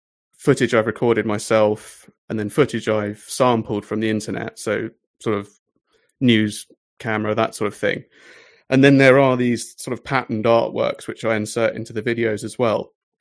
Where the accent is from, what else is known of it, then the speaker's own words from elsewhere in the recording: England, United Kingdom; I am an English essayist and video artist.